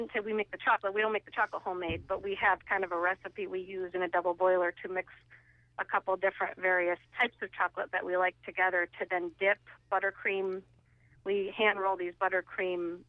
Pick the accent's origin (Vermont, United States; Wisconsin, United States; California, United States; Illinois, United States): Vermont, United States; now in Massachusetts, United States; Every year, I'm from Vermont originally. I live in Massachusetts